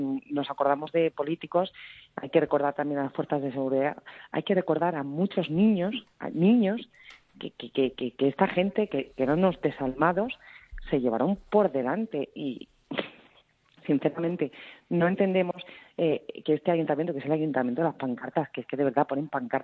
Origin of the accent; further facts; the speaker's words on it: Madrid, Community of Madrid, Spain; yo fui de las que asistí como tantos madrileños con todos mis amigos, que hicimos ese trayecto hasta la Puerta del Sol.